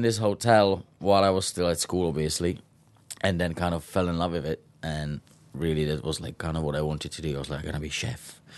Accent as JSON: {"language": "English", "country": "Czechia", "second_language": "English", "said": "I'm from Czech Republic and I can't work here for 2 months because I have to go back to finish my school.\""}